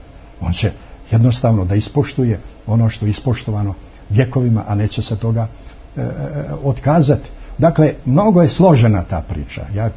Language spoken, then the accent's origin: Serbian; Montenegro; ja lično kao čovjek, kao građanin, kao Crnogorac, ako hoćete, kako da kažemo, kao čovjek koji je odrastao u Crnoj Gori i kao čovjek čiji su preci ugradili sebe u biće Crne Gore